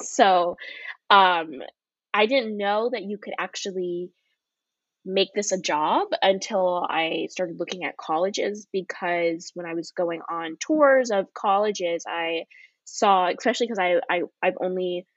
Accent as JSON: {"language": "English", "town": "Chicago", "region": "Illinois", "country": "United States", "tie": "born or raised there", "said": "I'm originally from Chicago, and Chicago is just a very music-centric city. So I grew up going to concerts and tiny little festivals"}